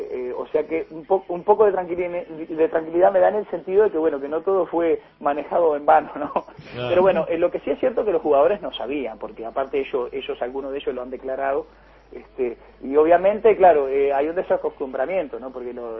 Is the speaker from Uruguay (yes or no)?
yes; Uruguay; yo soy un ciudadano uruguayo, soy un cantor uruguayo